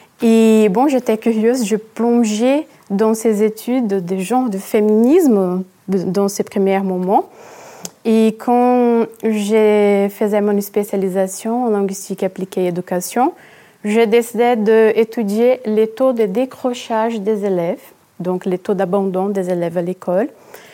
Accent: Brazil; French is a second language; Donc je suis brésilienne, je suis née une femme à la campagne, très éloignée, dans un petit village

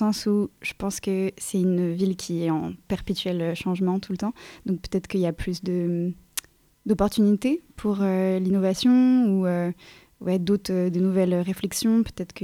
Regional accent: France; also born or lived in Quebec; now in Marseille, France; je suis française

